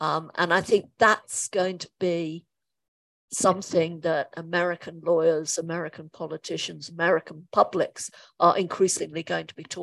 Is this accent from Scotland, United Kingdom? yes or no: yes; Scotland, United Kingdom; I don't really want my country of origin to disaggregate